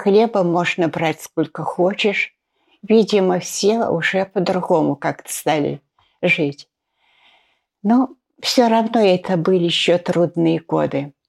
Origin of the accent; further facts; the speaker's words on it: Klin, Moscow Oblast, Russia; Я родилась в Клину. Мне 91 год.